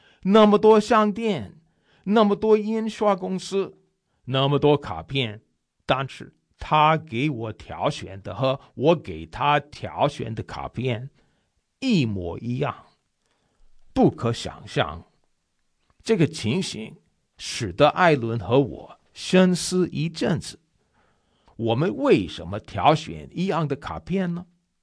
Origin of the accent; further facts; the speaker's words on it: United States; Chinese is a second language; 身为美国人的我